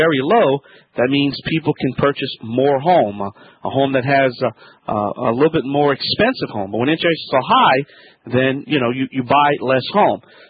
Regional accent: Louisiana, United States; That's right, I'm … from the Bayou Land.

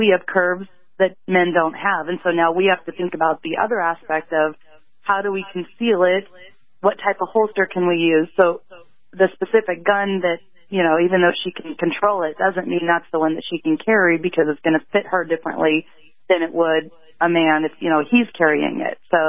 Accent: Springfield, Missouri, United States; Well, I'm from Springfield, Missouri.

